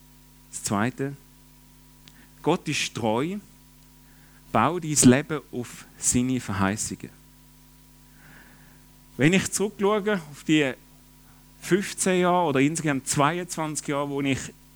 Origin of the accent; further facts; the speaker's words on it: Baden-Württemberg, Germany; Ich bin auch im Land ähnlich dem Bodensee aufgewachsen, im Land der Sparer und Häuslebauer.